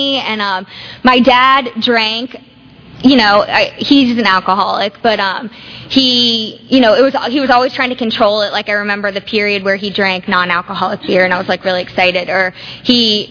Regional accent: Virginia Beach, Virginia, United States; Let's see, I was born in Virginia Beach and raised in Virginia Beach. My dad was in the Marine Corps

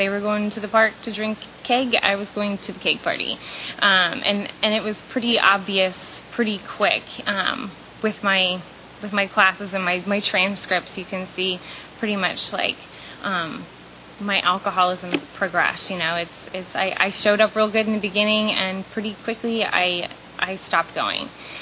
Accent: St. Louis, Missouri, United States; born there; I was born in St. Louis, Missouri, to two really fantastic parents

